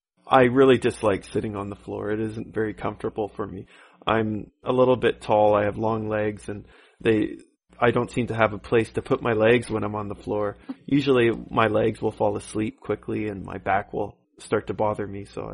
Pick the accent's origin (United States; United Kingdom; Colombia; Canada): Canada; When growing up in Canada, I always took my shoes off coming inside anyways.